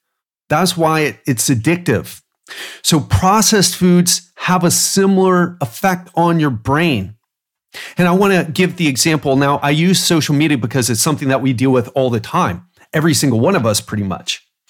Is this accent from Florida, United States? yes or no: yes; Miami, Florida, United States; I mean, I'm from Miami. I've been around crackheads.